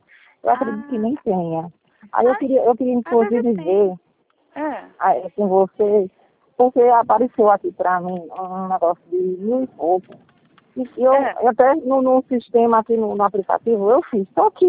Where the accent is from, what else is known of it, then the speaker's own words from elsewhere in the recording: Salgueiro, Pernambuco, Brazil; De Salgueiro.